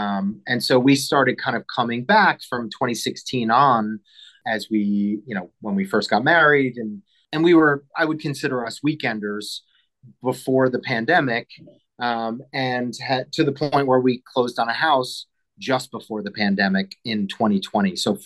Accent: New York, United States; Yeah, so I grew up on Long Island, not far, you know, obviously downstate.

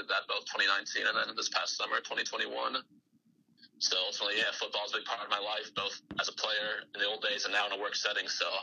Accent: West Coast, United States; because I'm from the West Coast, I never heard of Sprint before getting to college.

